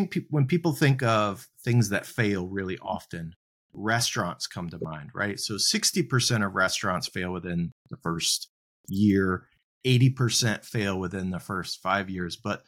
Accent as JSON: {"language": "English", "town": "Augusta", "country": "United States", "tie": "born or raised there", "said": "So, I actually had this great little bowling alley we have in my hometown. They've just reopened it. It's like an old 50s bowling alley. It's like going back in time. It's a really cool place. So shout out to the Holiday Bowl in Augusta."}